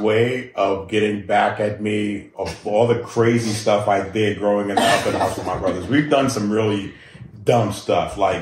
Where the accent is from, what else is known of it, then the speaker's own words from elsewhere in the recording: New York City, New York, United States; Growing up in New York City, in the era that I grew up in, there was no internet.